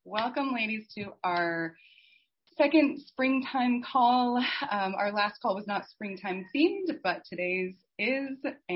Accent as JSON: {"language": "English", "region": "Pacific Northwest", "country": "United States", "tie": "born or raised there", "said": "I grew up in the North Pacific Northwest, so I really got the four seasons, and I really had the experience of growing up in the woods"}